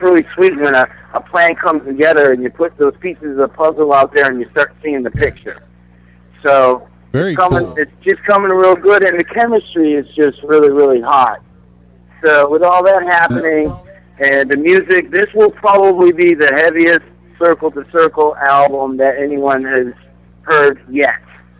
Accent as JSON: {"language": "English", "town": "Chicago", "region": "Illinois", "country": "United States", "tie": "born or raised there", "lives_now": "Florida, United States", "said": "better than I grew up in Chicago, so it's a lot warmer in Florida here."}